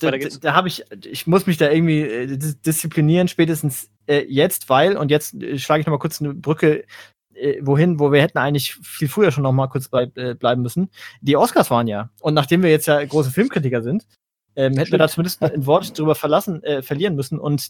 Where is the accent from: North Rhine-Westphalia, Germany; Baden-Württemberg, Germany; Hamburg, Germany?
Baden-Württemberg, Germany; Mannheim; Ja, ich komme halt aus Neckarau.